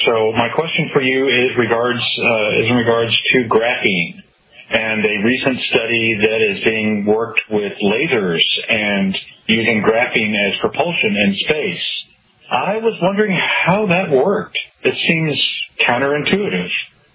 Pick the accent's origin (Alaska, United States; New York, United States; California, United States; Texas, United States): Texas, United States; Dallas; I'm from Dallas, Texas.